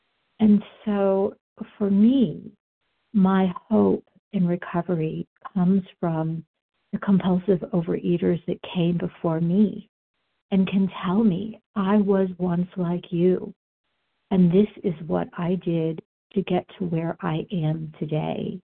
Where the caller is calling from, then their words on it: Denver, Colorado, United States; I'm calling from Denver.